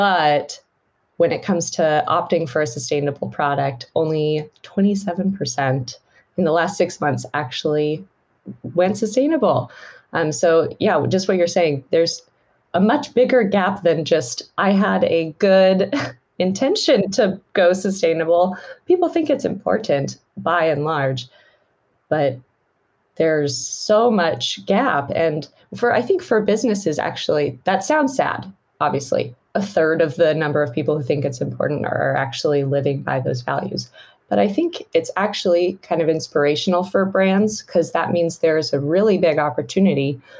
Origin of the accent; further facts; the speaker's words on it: United States; now in United Kingdom; I'm obviously an American living in the UK